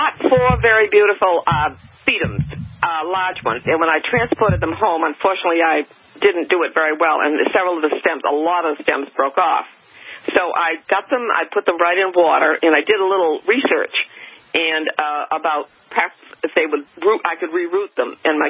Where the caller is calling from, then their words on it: Danvers, Massachusetts, United States; Hi, Paul. I'm from Danvers.